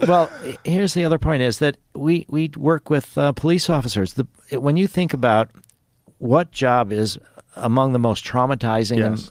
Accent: Illinois, United States; I grew up outside of Chicago, and there's this Baha'i temple.

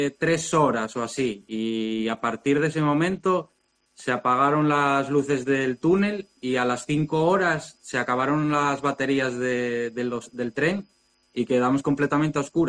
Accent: Oviedo, Asturias, Spain; De Oviedo

